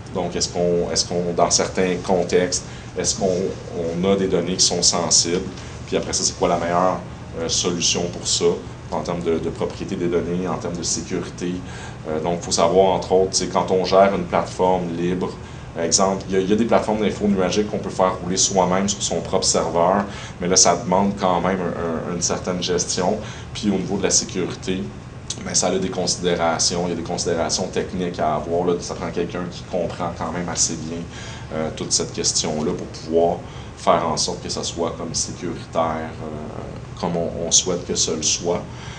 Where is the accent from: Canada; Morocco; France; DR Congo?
Canada; Quebec; C'est parce qu'on est Québécois. On adapte les choses.